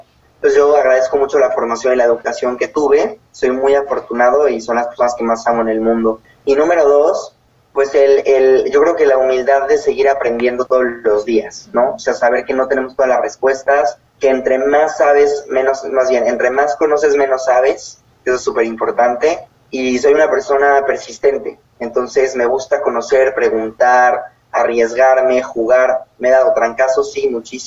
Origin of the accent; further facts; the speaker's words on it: Puebla, Mexico; yo soy poblano. … Soy poblano.